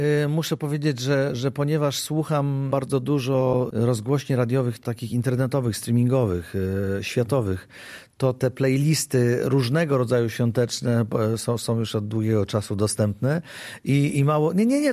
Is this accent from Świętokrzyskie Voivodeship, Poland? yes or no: yes; Świętokrzyskie Voivodeship, Poland; A ja z Gór Świętokrzyskich wszystkich